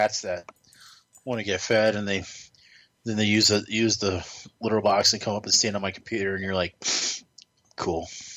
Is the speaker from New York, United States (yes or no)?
no; California, United States; I know I'm from SoCal